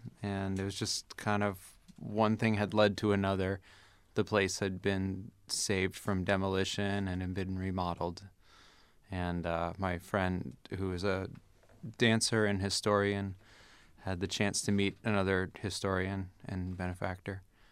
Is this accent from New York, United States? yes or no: no; Maine, United States; I'm from Maine.